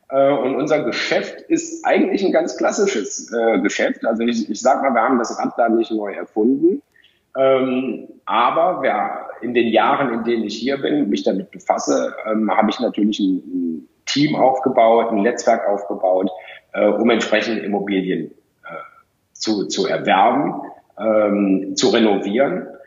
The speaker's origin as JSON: {"language": "German", "town": "Cologne", "region": "North Rhine-Westphalia", "country": "Germany", "moved": "yes", "said": "ich komme ja aus Köln ursprünglich"}